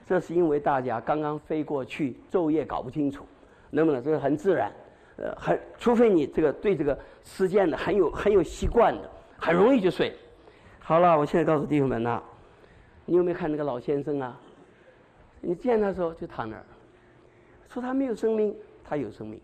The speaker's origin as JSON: {"language": "Chinese", "region": "Shanghai", "country": "China", "said": "上海人有道菜叫什锦炸锅，我是个上海人"}